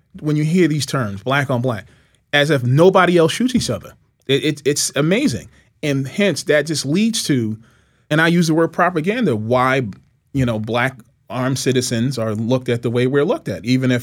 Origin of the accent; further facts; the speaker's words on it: New York City, New York, United States; I grew up in New York City. Listen, you know, violence to me is violence.